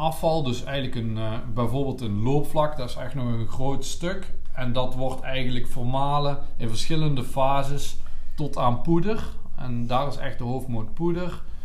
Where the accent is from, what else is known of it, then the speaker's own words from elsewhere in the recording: Liessel, North Brabant, Netherlands; born there; Geboren op het Hoogveld. En ja, ik woon nog steeds in Liesel.